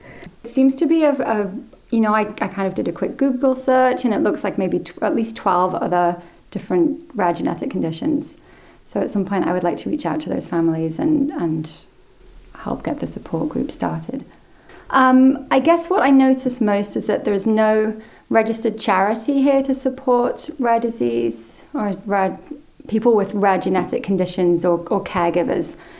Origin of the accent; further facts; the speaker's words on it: Douglas, Isle of Man; now in Boston, United States; I am from Douglas in the Isle of Man, but currently live in Boston.